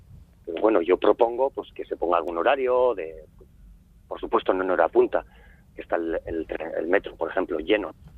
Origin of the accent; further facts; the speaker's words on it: Bilbao, Basque Country, Spain; Soy de Ibarrecolanda, de Deusto.